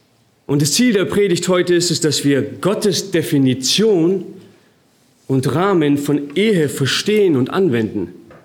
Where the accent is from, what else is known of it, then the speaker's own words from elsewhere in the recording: Germany; Und wir als Deutsche, wir lieben